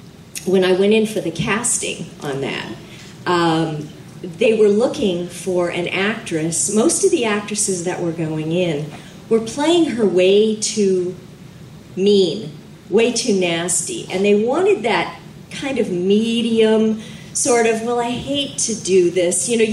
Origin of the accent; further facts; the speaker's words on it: Hollywood, California, United States; I grew up in Hollywood, went to school at the studios, did some incredible shows.